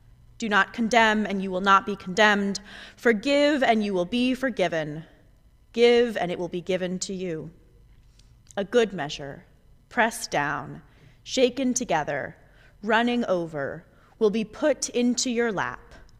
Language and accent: English; Texas, United States; given that I am from Texas, is not many, but has increased vastly this winter.